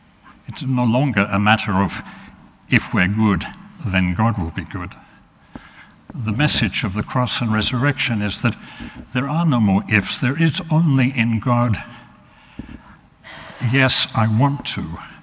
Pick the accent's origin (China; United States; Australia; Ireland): Australia; accent: Australian; I know sometimes my Australian accent confuses people about what I'm saying